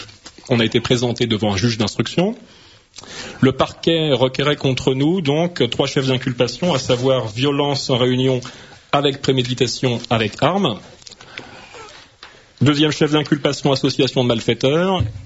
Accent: France; Français qui tient quand même au patrimoine historique

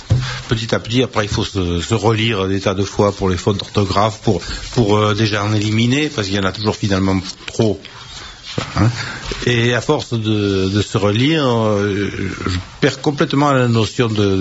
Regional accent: Southern France, France; accent: Southern French; dans mon accent méridional qui fait que ça m'est difficile de dire des choses sérieuses

